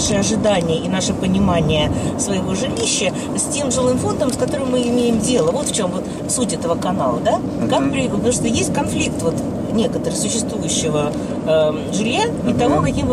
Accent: Russia; now in United States; мы, приехавшие из России, немножко у нас вкусовые характеристики немножко другие, чем у людей, которые выросли здесь.

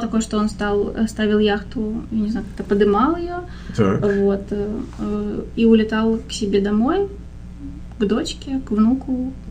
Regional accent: Yalta, Crimea, Ukraine; born there; also born or lived in New York; я родилась в Ялте, в Крыму.

